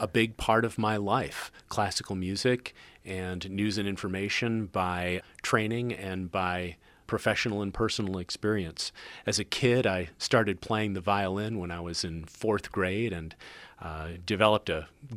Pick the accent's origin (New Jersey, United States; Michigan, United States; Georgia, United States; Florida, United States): Michigan, United States; Detroit; radio was always a big part of my background growing up in the Detroit area.